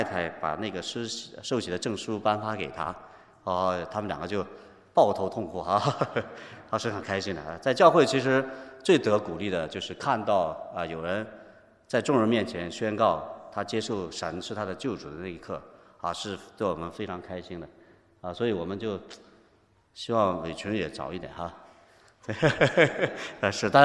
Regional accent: Ningxia, China; also born or lived in Hunan / Ürümqi; 小时候因为在宁夏长大，我是湖南人，爸爸妈妈他们从湖南就去到宁夏这边，所以从小在那边长大，周围有很多回族的朋友，然后又有四年的时间呢是在乌鲁木齐

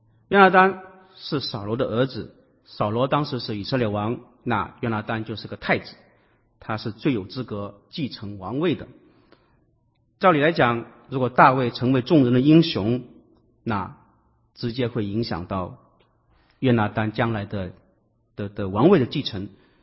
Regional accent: Guangdong, China; accent: Cantonese; 就是我们广东话里面所说的，你为什么这么八卦啊？

